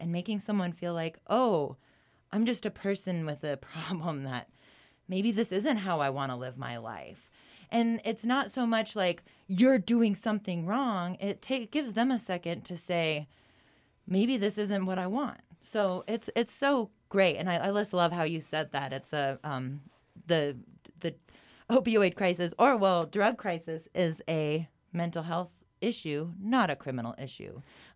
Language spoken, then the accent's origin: English; Colorado, United States; And I think we both know, growing up in the Roaring Fork Valley, coke is a little bit more of an issue than heroin.